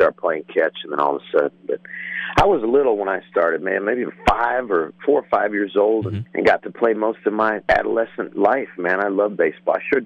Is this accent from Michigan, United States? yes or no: yes; Michigan, United States; I was born and raised in Michigan and swore allegiance to the city of Detroit a long time ago, and I'm going to stick with it.